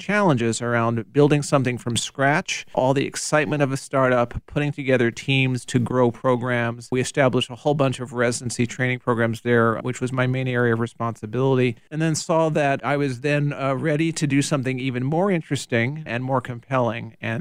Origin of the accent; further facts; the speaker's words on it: Fredericksburg, Virginia, United States; born there; also born or lived in Philadelphia; I was born in Fredericksburg, Virginia. The family at that time lived in Philadelphia, but my father was stationed in Dahlgren doing some work with the military